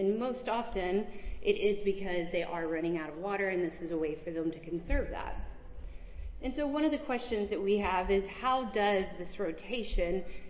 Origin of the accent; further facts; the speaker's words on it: Texas, United States; now in Lubbock, United States; I grew up in South Texas, and I thought that I was relatively familiar with farming operations, farming practices. And then I moved to Lubbock in 2014